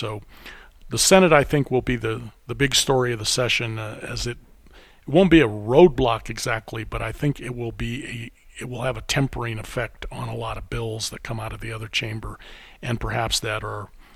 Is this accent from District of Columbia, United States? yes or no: no; Colorado, United States; I grew up in Colorado. I have relatives there.